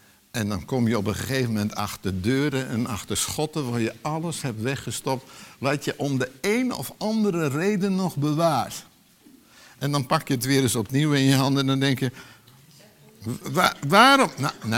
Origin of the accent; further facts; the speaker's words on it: Netherlands; spreek ik eventjes over mijn afkomst als Nederlanders, met onze Calvinistische leer